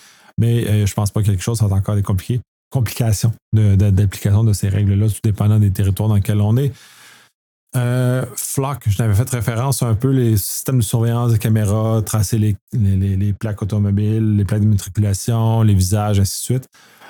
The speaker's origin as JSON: {"language": "French", "country": "Canada", "said": "Bon, en tant que Canadien, on a le même problème"}